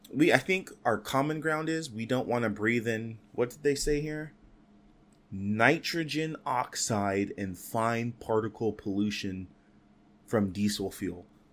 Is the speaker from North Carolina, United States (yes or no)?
no; Fresno, California, United States; now in Los Angeles, United States; I was born in the Central Valley, born and raised Fresno, shout out 559.